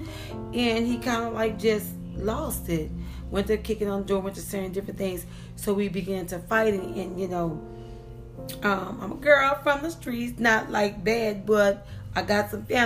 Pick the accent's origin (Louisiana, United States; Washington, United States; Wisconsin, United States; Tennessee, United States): Louisiana, United States; New Orleans; now in Houston, United States; Hi, I'm from New Orleans, Louisiana, and thank you for having me on your podcast.